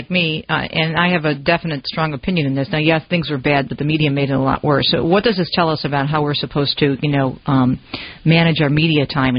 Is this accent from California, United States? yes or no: no; Detroit, Michigan, United States; and look, I'm from Detroit, okay, so I grew up in Michigan. I was born on the East Coast but was raised here.